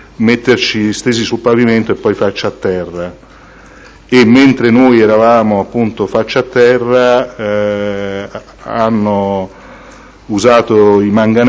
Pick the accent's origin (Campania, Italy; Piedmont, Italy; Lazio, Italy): Lazio, Italy; Rome; essendo io romano, queste cose, l'accento vabbè, parte che è riconoscibile